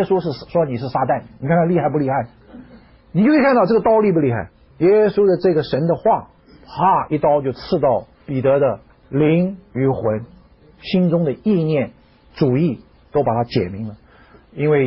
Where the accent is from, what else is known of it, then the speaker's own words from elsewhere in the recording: Shandong, China; 我们山东人不这么简单的。